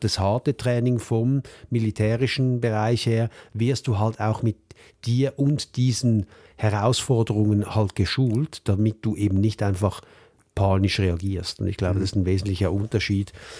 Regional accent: Switzerland; weil bei uns in der Schweiz gibt es Spezialeinheiten

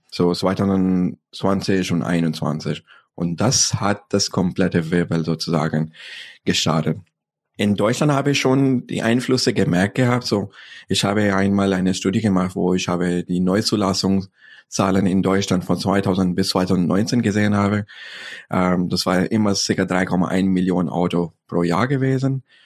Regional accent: Pakistan; ich komme ursprünglich aus Pakistan. So in Pakistan ist der Nachbar von China.

